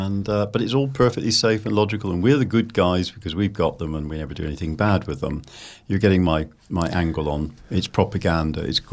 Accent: Bristol, South West England, United Kingdom; But I grew up here in Bristol.

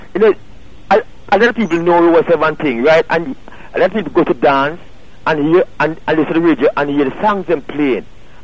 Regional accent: Trenchtown, Kingston, Jamaica; I grew up in Trenchtown.

